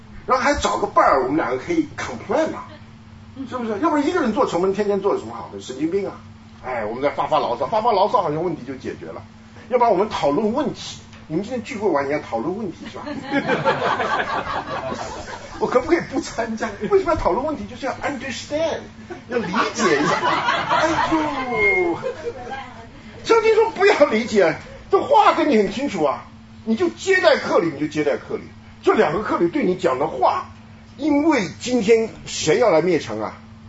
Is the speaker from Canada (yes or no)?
no; China